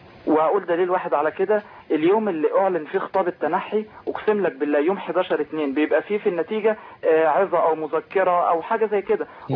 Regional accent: Egypt; وانا والله يعني انا فرحان وفخور ان انا مصري.

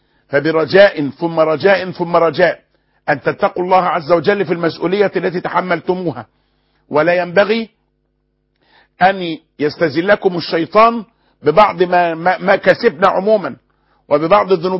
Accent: Egypt

